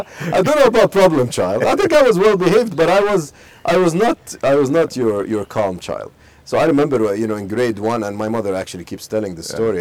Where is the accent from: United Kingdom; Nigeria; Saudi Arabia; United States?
Saudi Arabia; Khobar, Eastern Province; But yes, I grew up in Saudi Arabia. I grew up in Al Khubar. Went to school there. Went to university there.